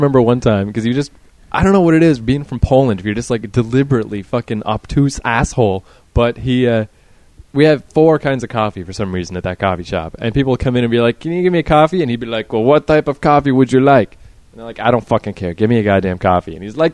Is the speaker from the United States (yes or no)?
no; Saskatoon, Saskatchewan, Canada; I actually quite liked my hometown, but I hate snow.